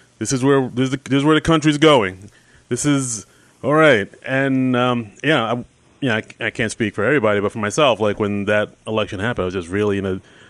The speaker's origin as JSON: {"language": "English", "town": "Queens", "region": "New York", "country": "United States", "said": "because they're from Queens, I'm from Queens. They actually grew up at, like, the town over from where I grew up."}